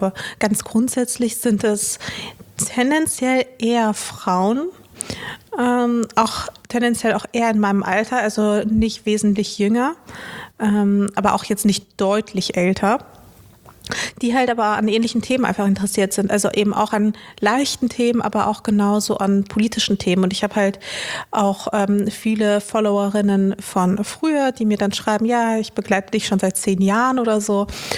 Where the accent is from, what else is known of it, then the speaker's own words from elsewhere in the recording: Dortmund, North Rhine-Westphalia, Germany; also born or lived in Chișinău, Moldova / Cologne / Wuppertal; now in Berlin, Germany; 2012 und vorher habe ich in Köln gewohnt und davor ganz kurz in Wuppertal, davor in Dortmund und geboren bin ich in Chișinău, in der ehemaligen Sowjetrepublik, ja. In der ehemaligen UdSSR, genau.